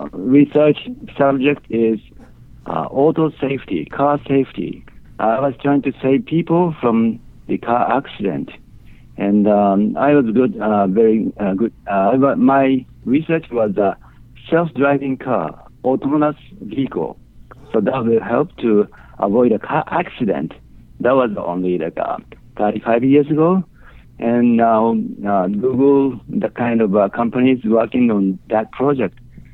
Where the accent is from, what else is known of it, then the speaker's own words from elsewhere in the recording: Japan; English is a second language; I was born in Japan and raised in Japan.